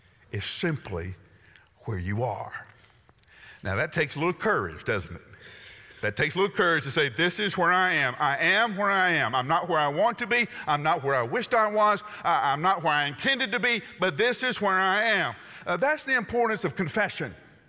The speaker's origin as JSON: {"language": "English", "region": "the South", "country": "United States", "said": "Now I'm from the South. You're from the South. We all know what it means to fix and to get ready."}